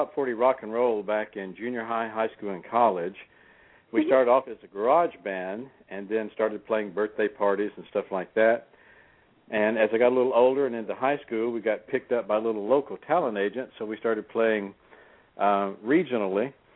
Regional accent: Louisiana, United States; And so I grew up in Louisiana. I remember playing in clubs back in Louisiana

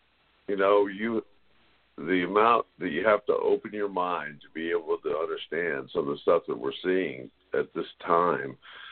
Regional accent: West Virginia, United States; And, you know, that area, I was raised in West Virginia

